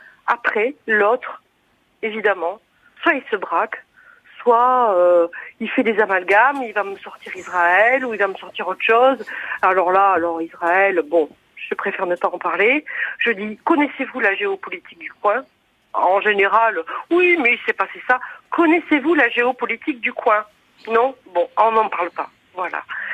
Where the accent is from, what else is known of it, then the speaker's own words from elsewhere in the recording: France; je suis française, je suis femme, je suis artiste, je suis pauvre